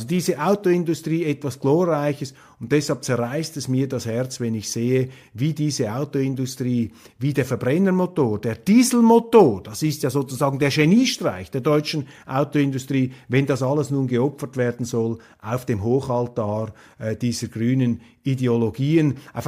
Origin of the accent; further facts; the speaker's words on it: Switzerland; das ist jetzt meine Beobachtung als Schweizer, so nehme ich das wahr